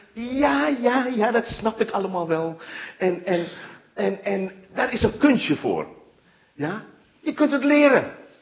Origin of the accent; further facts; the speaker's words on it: Assen, Drenthe, Netherlands; Ja, ik kom uit Assen. Ik kom uit Assen.